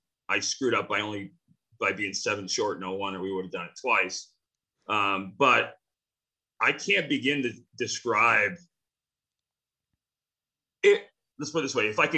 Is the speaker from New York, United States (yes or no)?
no; Phoenix, Arizona, United States; I was raised in Arizona. So wow. That, you know, in Phoenix.